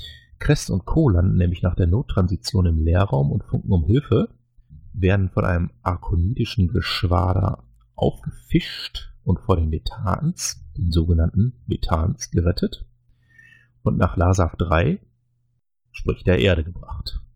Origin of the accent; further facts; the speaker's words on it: North Rhine-Westphalia, Germany; born there; als gebürtiger Niederrheiner würde ich ja jetzt Huiskes sagen